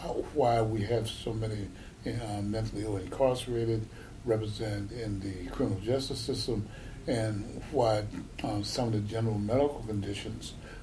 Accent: Virginia, United States; I'm originally from Virginia

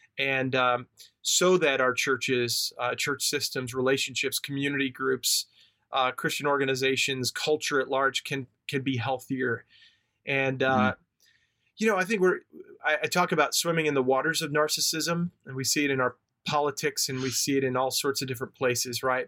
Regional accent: Long Island, New York, United States; accent: New York; I grew up on Long Island, New York. In fact, I used to have a nice thick New York accent, but that's gone away over the years.

